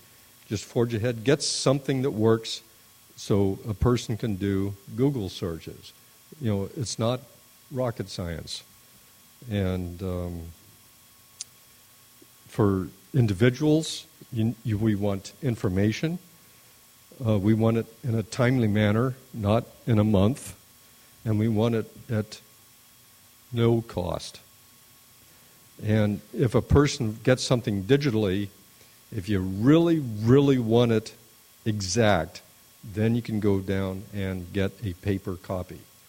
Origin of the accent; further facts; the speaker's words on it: Poulsbo, Washington, United States; I'm from Poulsbo.